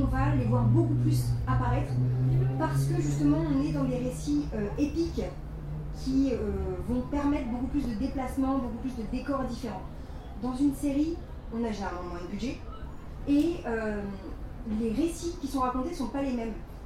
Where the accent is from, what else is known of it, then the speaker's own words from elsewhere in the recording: France; j'inclus la France parce que je suis française